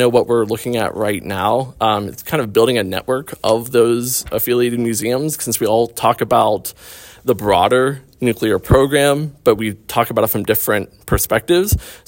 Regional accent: Pennsylvania, United States; I grew up in Western Pennsylvania

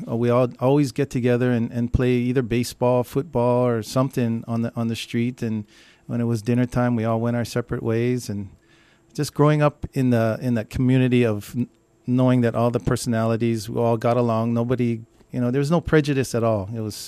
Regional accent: Kaimuki, Hawaii, United States; I grew up in Kaimuki, up Wilhelmina Rise and Sierra Drive.

